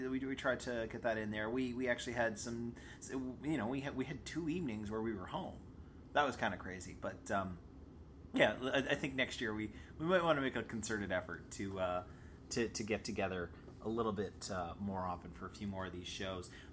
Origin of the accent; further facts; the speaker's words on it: Toronto, Ontario, Canada; snapshots from the 38th annual Toronto International Film Festival that has wrapped up tonight in my hometown of Toronto, Canada.